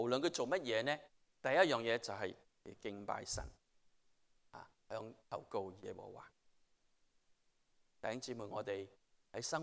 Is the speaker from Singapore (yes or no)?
no; China; 跟我们中国人的文化一样，我们要尊重老人家